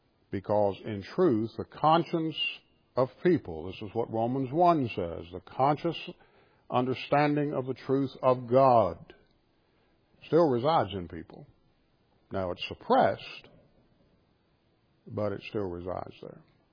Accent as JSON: {"language": "English", "region": "Virginia", "country": "United States", "said": "I love being an American. I love being a Virginian. I'm beginning to question some of the things that are going on in our Commonwealth."}